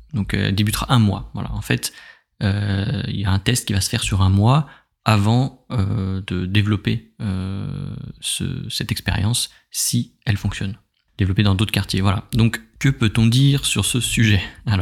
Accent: France; en tant que Français, on cotise, on paye beaucoup de taxes

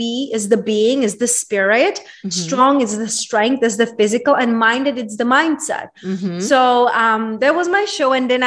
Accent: Czechia; English is a second language; And Czech Republic.

